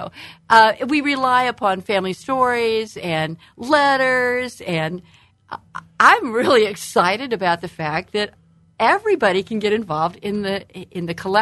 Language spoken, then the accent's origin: English; Springfield, Illinois, United States; Well, actually, my hometown is Springfield, Illinois.